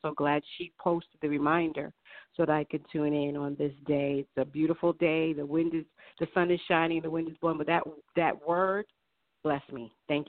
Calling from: Long Island, New York, United States; I'm calling from Long Island, and I'm from Faith Baptist Church.

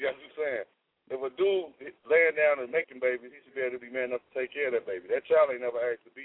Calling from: Rock Island, Illinois, United States; I'm calling from Rock Island right now.

